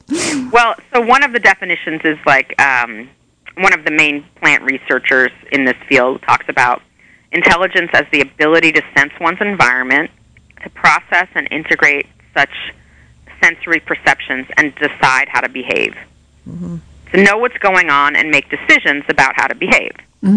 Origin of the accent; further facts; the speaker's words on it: New York, United States; now in Ashland, United States; And I said, but I'm Jewish and I'm from New York.